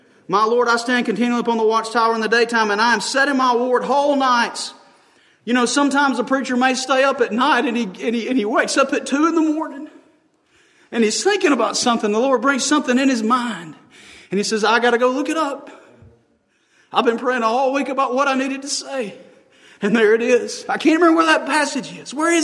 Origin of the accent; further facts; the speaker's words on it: United States; I don't care who's king in England because I'm an American.